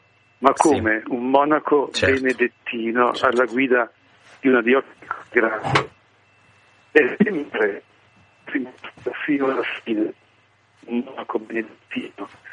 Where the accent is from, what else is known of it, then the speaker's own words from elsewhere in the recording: Sesto Calende, Lombardy, Italy; Sono di Sesto Calende.